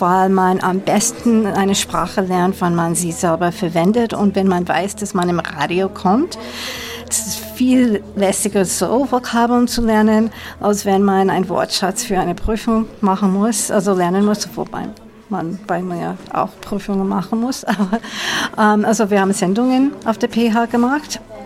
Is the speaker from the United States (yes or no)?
yes; United States; German is a second language; now in Austria; wie man an meine Stimme hört, bin ich ursprünglich aus den USA, wohne aber viele Jahre in Österreich schon